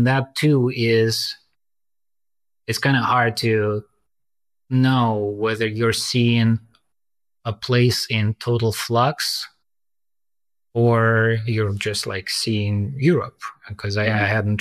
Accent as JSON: {"language": "English", "country": "India", "moved": "yes", "said": "I came from India to here."}